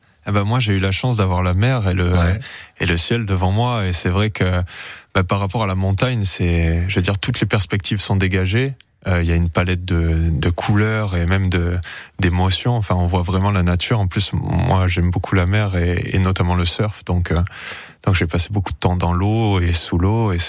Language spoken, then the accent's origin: French; Carry-le-Rouet, Provence-Alpes-Côte d'Azur, France; moi j'ai grandi à Carré-le-Rouet, ouais. Donc en bord de mer